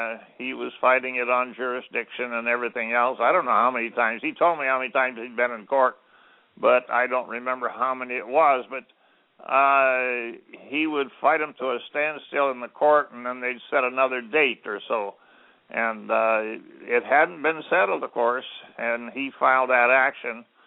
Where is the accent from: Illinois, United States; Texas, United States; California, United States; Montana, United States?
Montana, United States; I'm from Montana, and I'm the one that lit the fire under those fellows